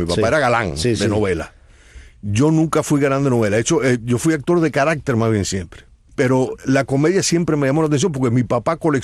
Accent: Venezuela; also born or lived in Cuba; Venezuela, donde viví 15 años en Venezuela. Yo me crié en Venezuela.

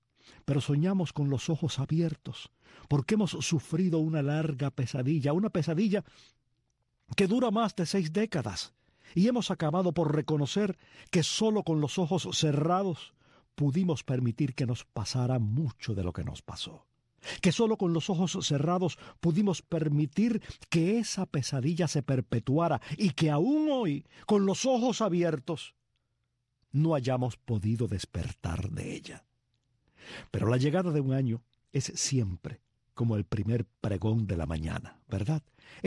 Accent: Cuba

